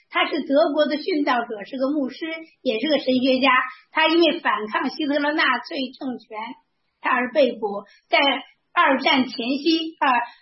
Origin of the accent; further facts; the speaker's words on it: China; 我跟大家说呀，我们是中国人